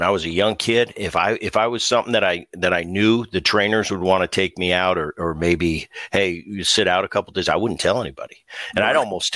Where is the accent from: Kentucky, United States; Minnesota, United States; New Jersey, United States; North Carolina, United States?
New Jersey, United States; because I grew up in Jersey when Dad was in Philly